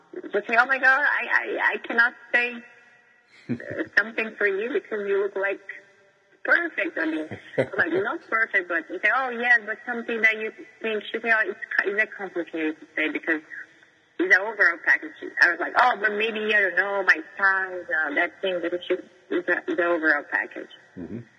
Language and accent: English; Minas Gerais, Brazil; I'm from Minas Gerais. It's a big state in Brazil.